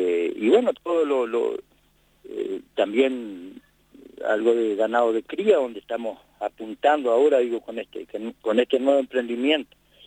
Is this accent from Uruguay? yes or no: yes; Artigas, Uruguay; Somos del departamento de Artigas, como todo el mundo lo sabe, ¿no?